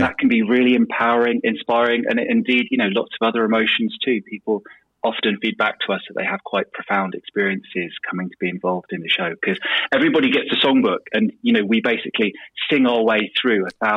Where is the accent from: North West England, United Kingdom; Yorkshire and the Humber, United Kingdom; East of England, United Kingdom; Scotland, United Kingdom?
Yorkshire and the Humber, United Kingdom; Sheffield; obviously, Sheffield being my hometown, I know lots of bits of Sheffield history